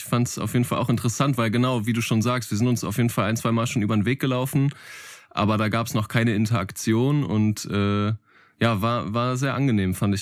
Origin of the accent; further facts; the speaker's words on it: Herford, North Rhine-Westphalia, Germany; aus Herford, aus meiner Heimatstadt